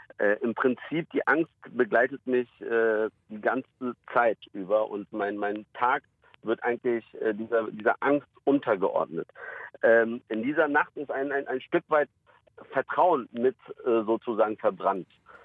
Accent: Berlin, Germany; der Süden Neuköllns ist meine Heimat, also ist mein Zuhause. Und ich habe mich da sicher gefühlt, wohl gefühlt.

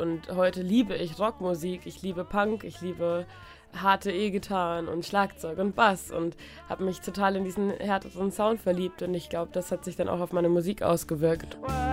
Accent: Hamburg, Germany; Ich komme aus Hamburg.

